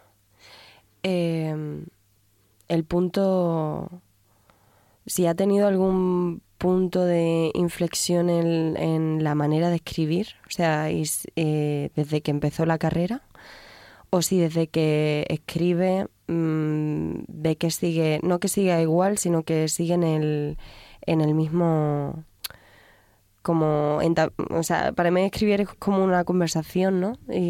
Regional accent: Jerez de la Frontera, Andalusia, Spain; de Jerez. De Jerez de la Frontera.

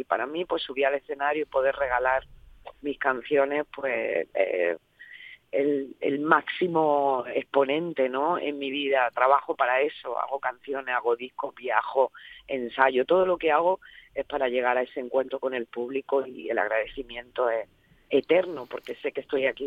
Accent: Alcalá la Real, Andalusia, Spain; también vamos a tocar en mi pueblo, en Alcalá la Real, en Jaén

